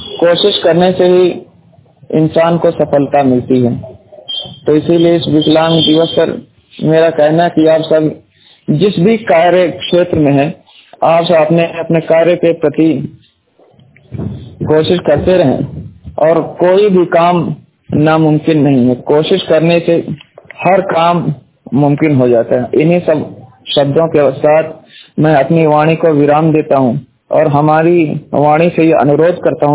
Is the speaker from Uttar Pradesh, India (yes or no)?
yes; Gorakhpur, Uttar Pradesh, India; born there; 1/1/1998 को मेरा जन्म गोरखपुर में हुआ